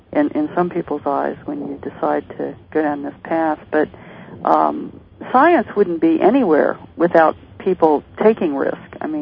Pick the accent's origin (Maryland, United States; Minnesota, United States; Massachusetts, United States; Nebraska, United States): Maryland, United States; Well, I am from Maryland originally. I went to undergrad at Johns Hopkins, and my family lives in Maryland.